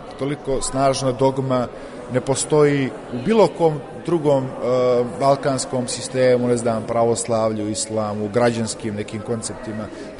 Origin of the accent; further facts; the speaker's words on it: Podgorica, Montenegro; Ja dolazim iz Podgorice